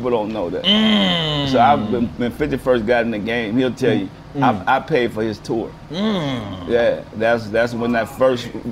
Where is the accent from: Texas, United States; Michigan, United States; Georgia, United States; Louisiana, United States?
Louisiana, United States; New Orleans; So the white guy always introduced me because I told him I'm from New Orleans.